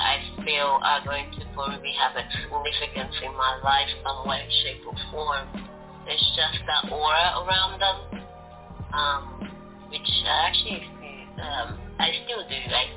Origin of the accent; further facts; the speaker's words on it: Angola; There's another name in there, but you know, as being British, I'm from Angola, and we usually have four names